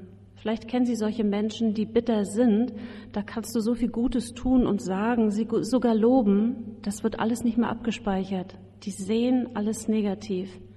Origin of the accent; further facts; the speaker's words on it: Northern Germany, Germany; Wir sind ja beide aus dem Norden und da gibt es dann auch so diese Einrichtung, dass die Schiffe manchmal ins Trockendock müssen.